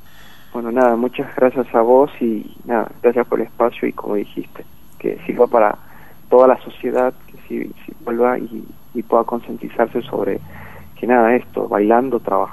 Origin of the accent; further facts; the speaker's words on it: Villa Unión, La Rioja, Argentina; yo de hecho no soy de Capital, soy de Villa Unión.